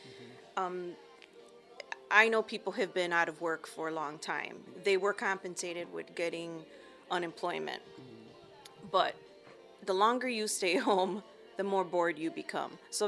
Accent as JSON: {"language": "English", "region": "Indiana", "country": "United States", "tie": "born or raised there", "said": "I live in Munster, so I'm in Northwest Indiana. I've been a lifelong resident of Northwest Indiana."}